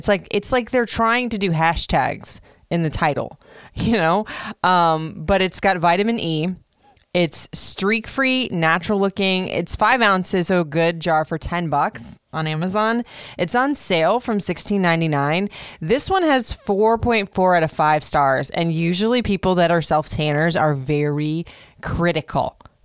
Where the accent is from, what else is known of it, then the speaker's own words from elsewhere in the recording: Florida, United States; I am the pastiest Puerto Rican I've ever seen in my life. And I grew up in Florida, so I was used to having a tan.